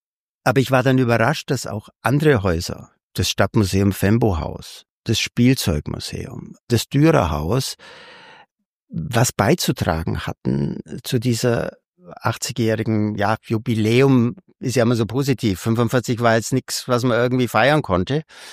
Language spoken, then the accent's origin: German; Augsburg, Bavaria, Germany; habe das in Augsburg studiert, wo auch meine Heimat ist.